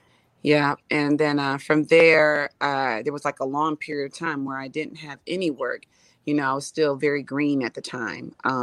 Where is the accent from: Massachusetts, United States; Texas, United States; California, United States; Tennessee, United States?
Massachusetts, United States; Springfield; the level of support I got from my hometown of Springfield, really compelled me to want to pour back the arts into this city